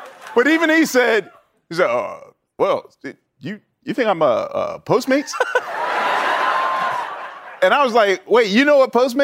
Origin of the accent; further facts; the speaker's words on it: Philadelphia, Pennsylvania, United States; even though, like, we're both from West Philly, like, it was just casual